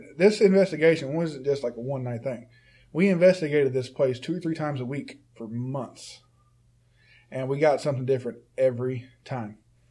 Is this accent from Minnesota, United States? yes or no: no; Carroll, Illinois, United States; It was where I'm from. I'm from Carroll.